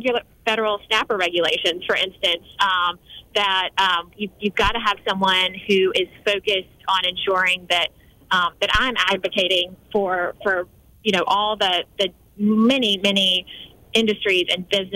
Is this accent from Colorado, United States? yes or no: no; Alabama, United States; I grew up in Monroe County, in rural Monroe County, and for all of my life, we were part of District 1, too.